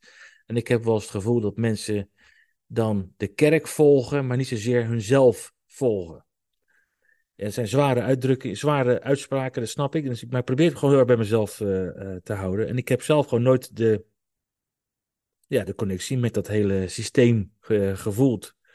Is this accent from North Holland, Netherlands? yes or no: no; South Holland, Netherlands; ik ben opgegroeid in het Westland bij twee ouders die veel naar de kerk gingen.